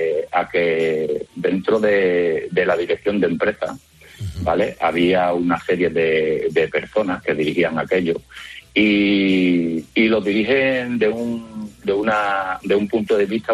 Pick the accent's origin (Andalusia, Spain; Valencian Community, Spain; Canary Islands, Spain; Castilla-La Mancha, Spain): Andalusia, Spain; Málaga; Yo soy una persona que soy de Málaga, de Málaga, y te llamo desde Málaga